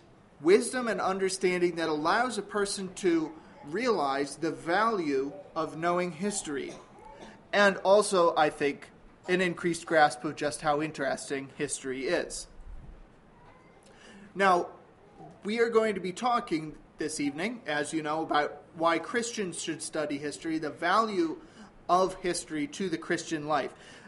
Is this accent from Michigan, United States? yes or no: yes; Michigan, United States; My wife, Juanita, and I come from Michigan, southern Michigan.